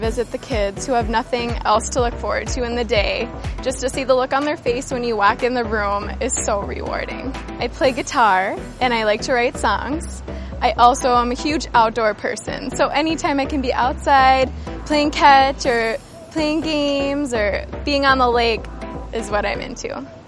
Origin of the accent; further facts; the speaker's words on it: Burnsville, Minnesota, United States; I'm from Burnsville, Minnesota, and this is my third year on the team.